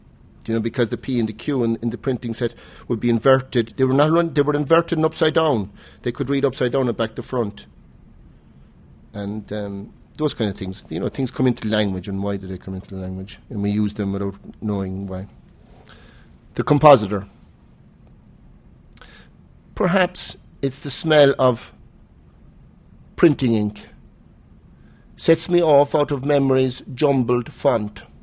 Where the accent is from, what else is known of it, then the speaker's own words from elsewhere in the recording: Cork, Munster, Ireland; I grew up in the Hell Box. The Hell Box was Cork in Ireland, and the particular Hell Box was on Oliver Plunkett Street, the Eagle Printing Company.